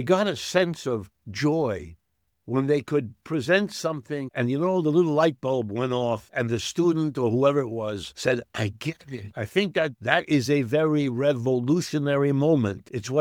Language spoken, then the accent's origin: English; United States; born there; first language German; English is a second language; My first language is German. My mother was born in Berlin, immigrated to the United States. By the way, some of my feelings about migration is I'm the product of two immigrants. I was born in the United States